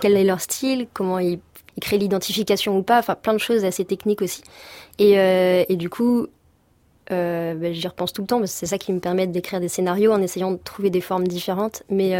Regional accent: Brittany, France; Mon bled en Bretagne.

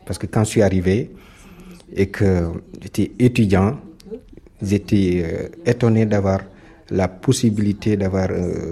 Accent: Senegal; moved away as an adult; now in France; je suis Sénégalais. Et je vis en France depuis 10 ans. J'étais venu dans le cadre de mes études après ma licence 3.

